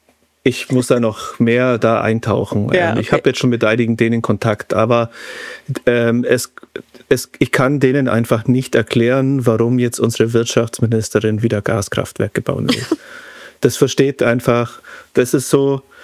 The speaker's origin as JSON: {"language": "German", "country": "Germany", "said": "Wir sind schon sehr als Deutsche auf uns selber irgendwie so. Wir sind uns selbst genug vielleicht, ich weiß es nicht."}